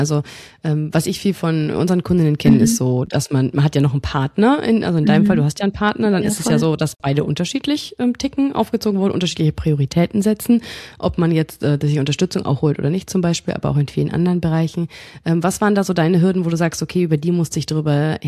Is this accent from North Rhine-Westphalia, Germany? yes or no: no; Bamberg, Bavaria, Germany; ich komme aus einer Stadt, aus Bamberg, da war das ganze Thema gar nicht so groß.